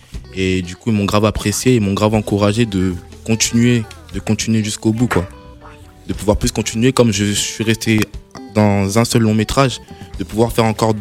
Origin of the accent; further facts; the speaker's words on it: Republic of the Congo; C'est normal, là, je suis un Congolais.